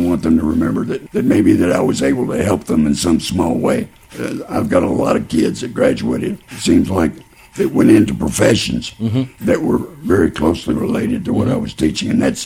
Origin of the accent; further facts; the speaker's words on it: Louisville, Kentucky, United States; Like I told you, I was from Louisville.